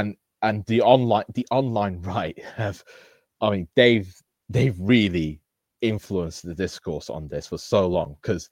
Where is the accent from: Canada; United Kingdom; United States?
United Kingdom; England; born there; I was born in England, and also my father is white English guy. So he's Jewish as well.